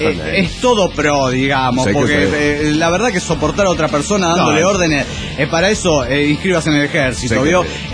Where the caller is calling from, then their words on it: Viale, Entre Ríos, Argentina; de Viale, Argentina.